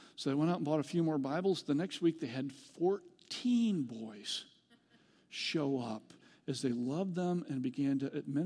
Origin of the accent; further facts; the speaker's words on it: Bath, Michigan, United States; I grew up in Bath, Michigan, okay? I grew up in a podunk kind of a place, so I understand that idea.